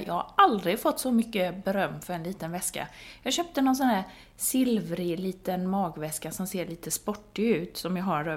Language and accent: Swedish; Skåne, Sweden; Men hemma i Skåne är det väl så här riktigt.